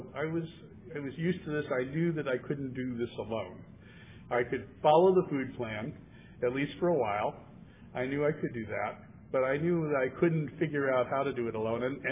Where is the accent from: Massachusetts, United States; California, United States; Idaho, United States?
California, United States; San Diego; And I am from San Diego.